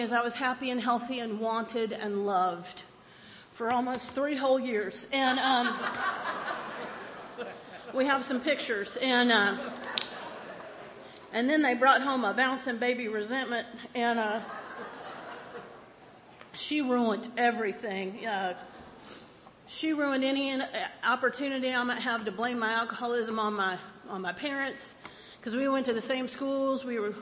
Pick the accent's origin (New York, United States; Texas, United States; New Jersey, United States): Texas, United States; Plano; I'm from Plano, Texas, the land of drill team. Football is a religion where I'm from